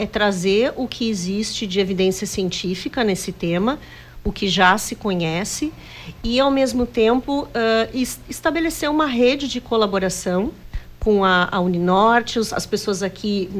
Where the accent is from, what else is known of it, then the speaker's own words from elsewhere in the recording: Brazil; now in Canada; eu sou brasileira, né, trabalhei bastante tempo aqui no Brasil e há 8 anos eu sou professora titular de uma universidade no Canadá